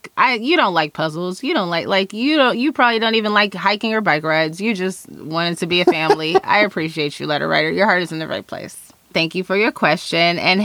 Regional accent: Chicago, Illinois, United States; So I am recommending a store that is based in my hometown of Chicago, and they're fully online.

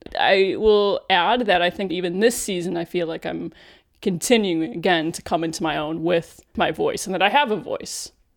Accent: Cleveland, Ohio, United States; I worked in local news in Cleveland, the NBC affiliate, Channel 3 News, my hometown, as a reporter on air

